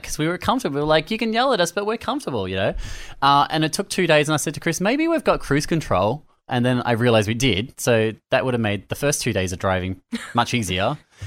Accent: Australia; And we're like, we're Australian. We don't have an IC card. We're paying cash.

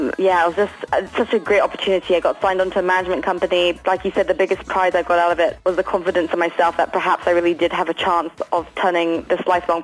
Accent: Singapore; Growing up in Singapore was really cool. We were, at the time, what was called the culture kids who basically grown up away from their parents' culture, because my dad is from England and Australia and my mom was Chinese.

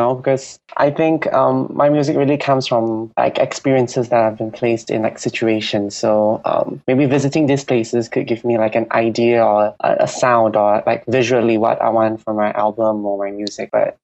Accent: Singapore; Well, I grew up mainly in Singapore, but because my mom's a businesswoman, so she tends to travel a lot. So I traveled with her like to many different countries.

